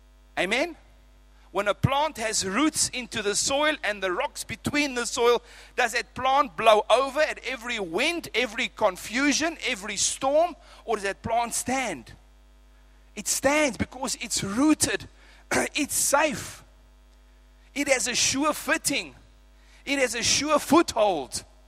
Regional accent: England, United Kingdom; I'm actually English by the way

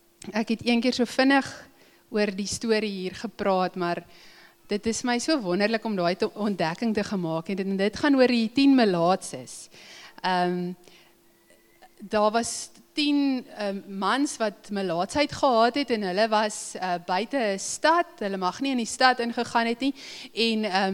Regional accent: Free State, South Africa; Ek het in die Vrystaat groot geword

